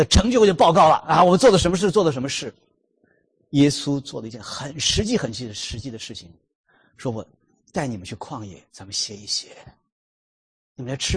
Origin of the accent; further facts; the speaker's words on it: China; 我们中国人常说要为朋友两肋插刀，对吧？